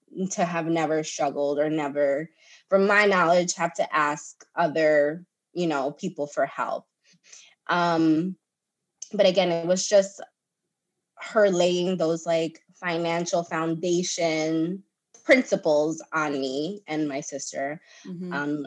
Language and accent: English; Queens, New York, United States; So I was born and raised in Queens. My mother, she's Dominican. I was born and raised in Queens.